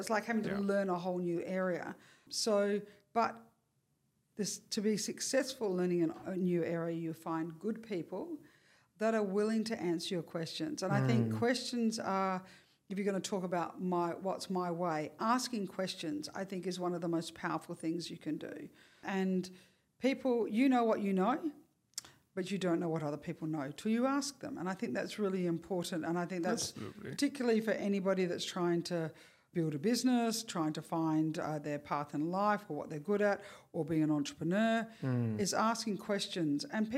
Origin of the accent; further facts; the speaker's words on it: Perth, Western Australia, Australia; I grew up in Perth